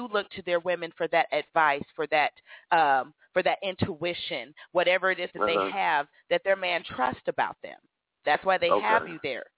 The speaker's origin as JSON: {"language": "English", "town": "San Diego", "region": "California", "country": "United States", "tie": "born or raised there", "said": "I mean, I grew up in San Diego with everybody."}